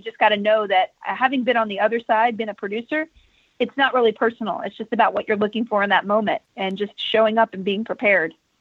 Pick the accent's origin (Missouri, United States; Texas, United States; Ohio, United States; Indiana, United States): Texas, United States; And yes, I carried guns before, but you know, I'm from Texas.